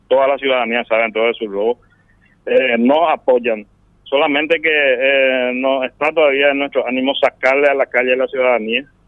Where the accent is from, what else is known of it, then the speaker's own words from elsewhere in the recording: Paraguay; somos paraguayos